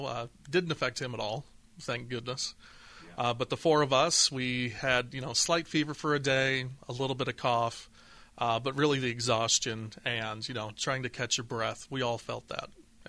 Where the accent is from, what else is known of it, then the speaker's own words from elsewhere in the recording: Galesburg, Illinois, United States; I'm born and raised in Galesburg, Illinois. Went to school at Illinois State University.